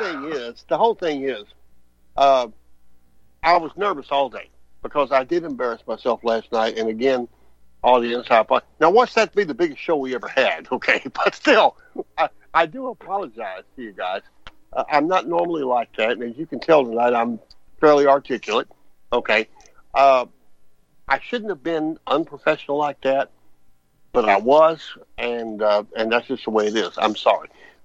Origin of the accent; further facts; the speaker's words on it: Austin, Texas, United States; If you're from Austin, and I'm from Austin, that's Austin, Austin, and V's from Austin